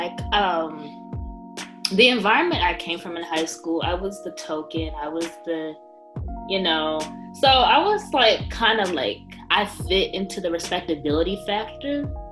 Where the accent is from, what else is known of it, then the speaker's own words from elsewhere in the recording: Southern United States, United States; They didn't like me because I was American or I was from the South.